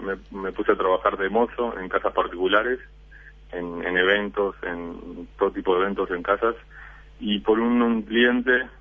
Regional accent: Montevideo, Uruguay; moved away as an adult; now in New York, United States; Sí, nacido y criado en La Teja hasta los 18 años, que fue cuando me vine para esta zona, para Nueva York.

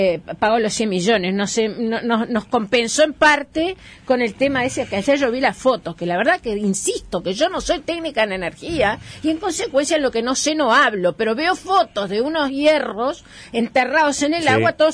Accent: Uruguay; Somos ciudadanos uruguayos y ninguno de nosotros quiere

